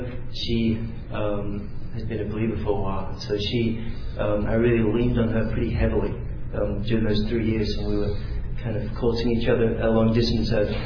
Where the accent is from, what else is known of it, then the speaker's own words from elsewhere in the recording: Stonehaven, Scotland, United Kingdom; She came over on a mission trip to my hometown, Stonehaven.